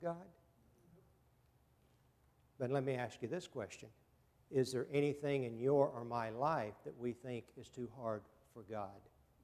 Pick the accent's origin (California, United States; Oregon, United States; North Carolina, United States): North Carolina, United States; Siler City; I grew up over in Siler City in Liberty, North Carolina area. We had chair factories and hosiery mills.